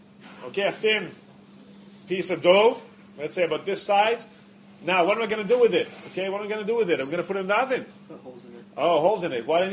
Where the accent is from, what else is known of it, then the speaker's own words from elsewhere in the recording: Israel; I'm an English-speaking Israeli, so I have my trouble with English words sometimes.